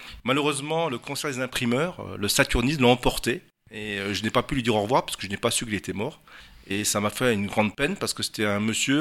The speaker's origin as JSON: {"language": "French", "town": "Paris", "region": "Île-de-France", "country": "France", "tie": "born there", "said": "Mes racines sont aujourd'hui françaises, je suis né à Paris, dans le 15e arrondissement. Je suis très français"}